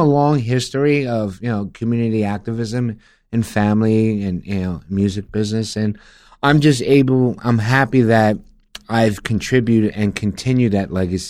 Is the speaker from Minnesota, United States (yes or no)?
no; South Bronx, New York, United States; people ask me all the time when I travel the world, how was it growing up in the South Bronx?